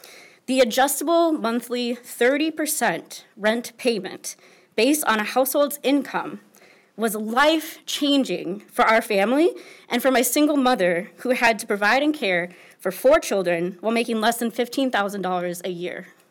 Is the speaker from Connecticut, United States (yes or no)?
no; Minnesota, United States; Also, being born and raised as a Minnesotan